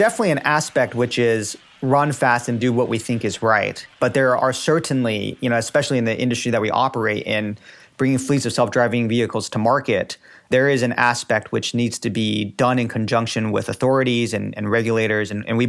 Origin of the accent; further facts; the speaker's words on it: Cupertino, California, United States; I grew up in Cupertino